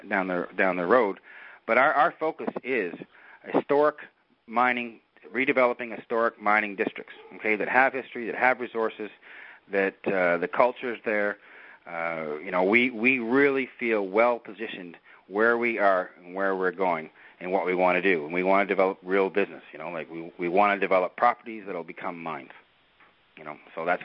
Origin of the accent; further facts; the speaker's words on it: Canada; I'm from Canada. I came back to Canada